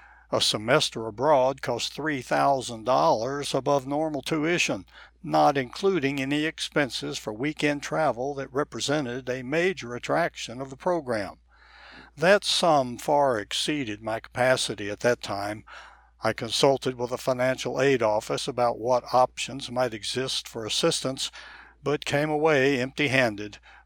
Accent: Baltimore, Maryland, United States; Its southern locale offered more warm, sunny days than my hometown of Baltimore, Maryland.

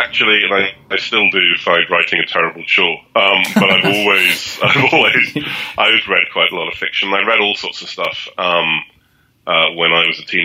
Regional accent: South West England, United Kingdom; also born or lived in Cardiff, Wales; My mum's family are all Welsh coal miners. My dad's from the west of Ireland, from County Cork. But I grew up mostly in Gloucestershire, in the west of England.

